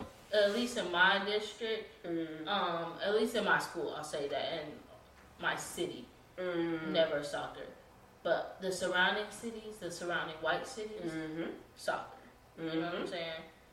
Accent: Gary, Indiana, United States; I am from Gary, Indiana. Going back to Indiana.

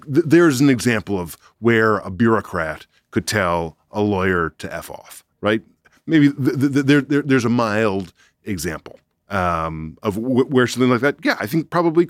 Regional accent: Rhode Island, United States; And like, the Rhode Island DMV, I'm from Rhode Island. I love those guys.

